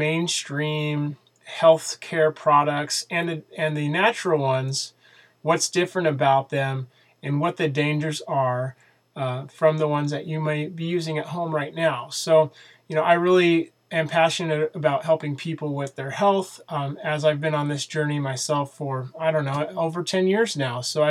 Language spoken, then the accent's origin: English; Coeur d'Alene, Idaho, United States; also born or lived in California; now in Parma, United States; I moved to Idaho from California when I was about 6 or 7 years old, and then grew up in Coeur d'Alene, Idaho, which is in northern Idaho.